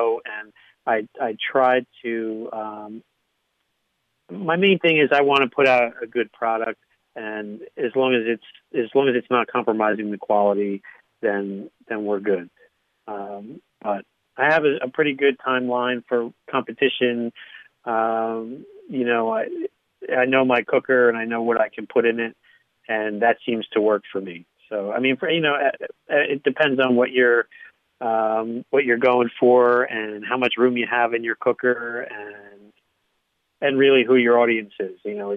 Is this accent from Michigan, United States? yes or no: no; New Jersey, United States; Just because I'm from Jersey, you know, making fun of me.